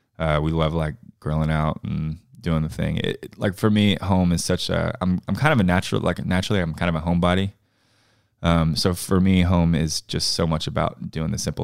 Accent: Cookeville, Tennessee, United States; It was back in my hometown, Cookeville.

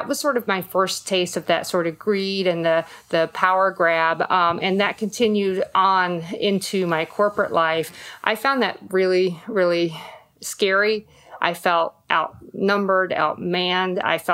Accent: California, United States; now in Indiana, United States; We moved to Indiana from California, and California is the land of great little sandwich shops.

